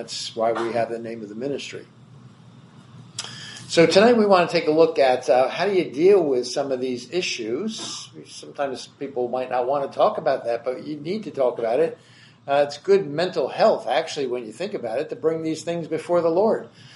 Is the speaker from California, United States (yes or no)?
no; New Jersey, United States; I come from the Jersey Shore up and over in New Jersey.